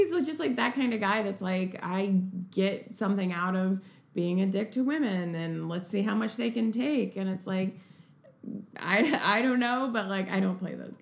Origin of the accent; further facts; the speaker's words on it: St. Louis, Missouri, United States; We really hit it off right away because we're both from St. Louis. And we had this, like, Midwestern vibe.